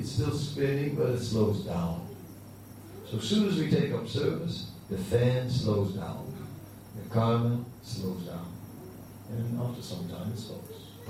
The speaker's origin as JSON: {"language": "English", "country": "Netherlands", "tie": "born or raised there", "said": "The inspiration of force was that I grew up in the Netherlands after the Second World War, immediately after the Second World War."}